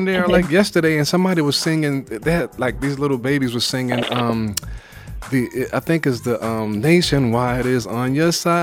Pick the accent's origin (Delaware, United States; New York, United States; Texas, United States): New York, United States; Bed-Stuy; I grew up in Bed-Stuy.